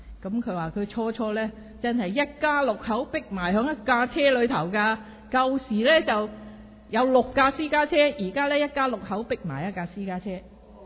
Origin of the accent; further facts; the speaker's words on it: China; 即系我哋中国人一句说话咧